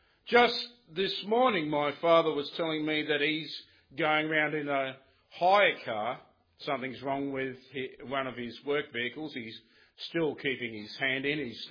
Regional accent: Sydney, New South Wales, Australia; because I come from Sydney

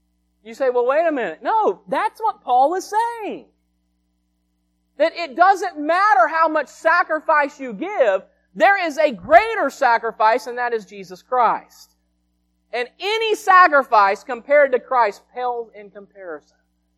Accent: United States; I thank God that I was born and raised in America.

